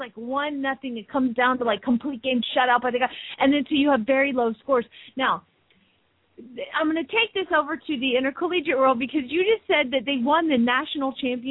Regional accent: Atlanta, Georgia, United States; being a Georgia Peach born and raised in Atlanta, just, you know, with my whole family being Bulldog fans

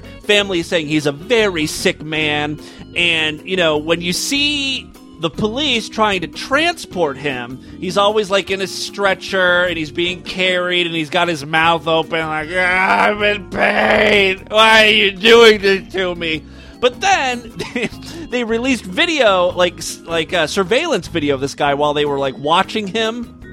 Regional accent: Texas, United States; accent: Texas; That's my Texas accent, by the way.

